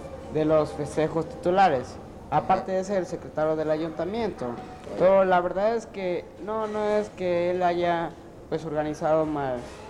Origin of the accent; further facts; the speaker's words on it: Santiago Tuxtla, Veracruz, Mexico; Soy nativo de aquí de Santiago Tuxtla y vivo en el barrio de la Octava Manzana.